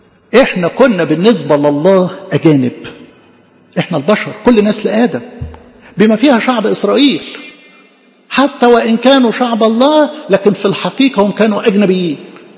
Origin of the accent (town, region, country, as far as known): Egypt